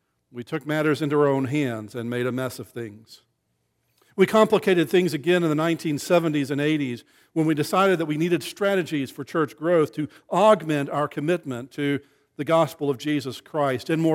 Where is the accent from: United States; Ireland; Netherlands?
United States; Texas; I'm from West Texas, and we are not a seafaring folk.